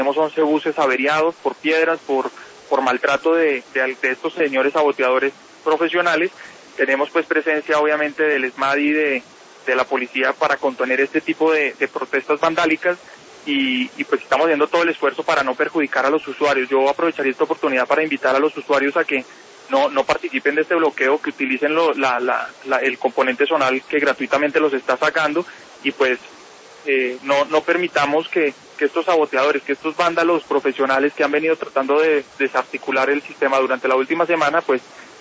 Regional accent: Colombia; como ciudadanos, como colombianos

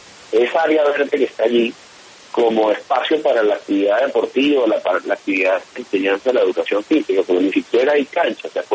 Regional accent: Táchira, Venezuela; Sí, por supuesto. Soy del Táchira.

